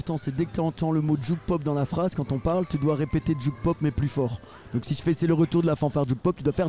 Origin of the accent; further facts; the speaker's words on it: Hauts-de-France, France; Nous on est des gens du Nord, comme on dit. On est des Picards et des gens du Nord mélangés, c'est pas mal.